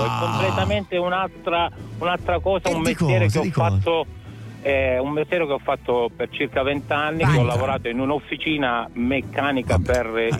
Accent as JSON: {"language": "Italian", "town": "Butera", "region": "Sicily", "country": "Italy", "lives_now": "Arona, Italy", "said": "Sono siciliano."}